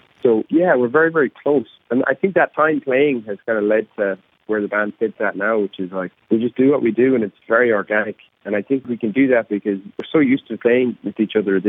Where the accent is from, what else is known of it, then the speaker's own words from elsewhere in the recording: Ireland; We're Irish people playing Irish music. We grew up playing Irish music.